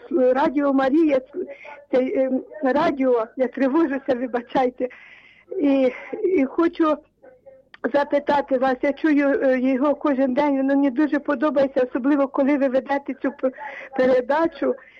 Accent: Chernivtsi, Chernivtsi Oblast, Ukraine; я сама з Черновець, парафія Святого Миколая.

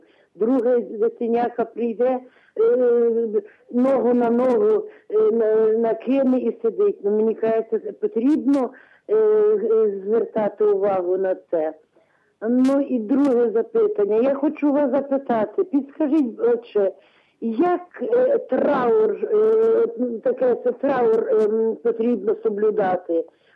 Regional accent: Ternopil Oblast, Ukraine; Я з Тернопільщини, Кременеччина

